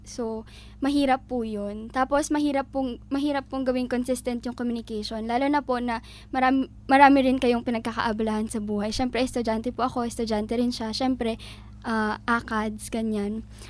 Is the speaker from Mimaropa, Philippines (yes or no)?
no; Calabarzon, Philippines; Taga Cavite po ako originally.